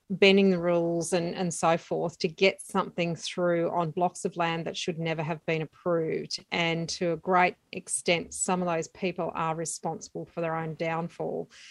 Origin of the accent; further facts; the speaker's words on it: Lismore, New South Wales, Australia; I grew up in Lismore. So as everyone would be very well aware, Lismore has suffered a tremendous amount of loss.